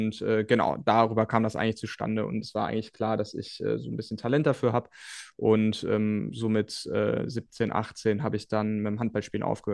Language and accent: German; Bergisch Gladbach, North Rhine-Westphalia, Germany; also born or lived in Cologne; also auch nicht weit von meiner Heimat in Köln, beziehungsweise Bergisch Gladbach.